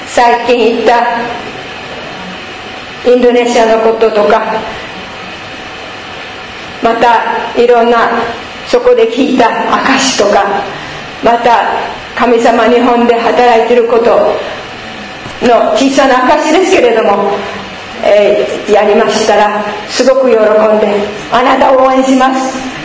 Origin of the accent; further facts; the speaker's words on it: Bergen, Vestland, Norway; Japanese is a second language; そしてベルゲン、ふるさとのベルゲンに行きました。ちょっと今見せますね。ここオスロね、これはノルウェー、